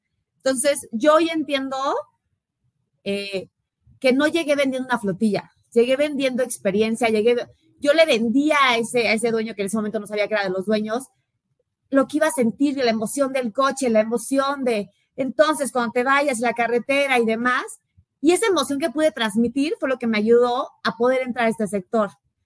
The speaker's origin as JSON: {"language": "Spanish", "region": "Querétaro", "country": "Mexico", "said": "yo soy de Querétaro, estuve un año estudiando en el TEC de Monterrey."}